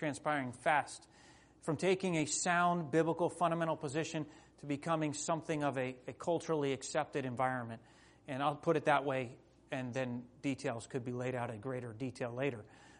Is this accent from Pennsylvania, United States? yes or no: yes; Allentown, Pennsylvania, United States; my wife Laura. I grew up in Allentown, Pennsylvania. I grew up in a pastor's home.